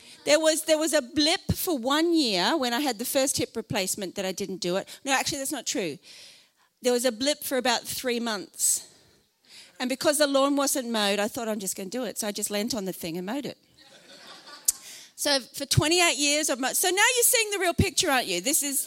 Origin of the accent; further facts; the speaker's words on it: Australia; I'm an Aussie girl who loves the beach.